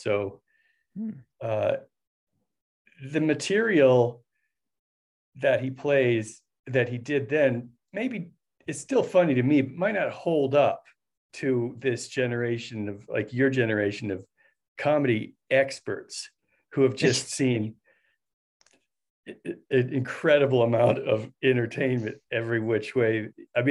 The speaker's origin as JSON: {"language": "English", "town": "Los Angeles", "region": "California", "country": "United States", "tie": "born or raised there", "also_born_or_lived": "Chicago", "said": "I was born in Chicago, and then you know how everybody's moving out of LA right now? Well, in 1974, everyone was moving from Midwestern cities, the Rust Belt, to this boom town in Los Angeles"}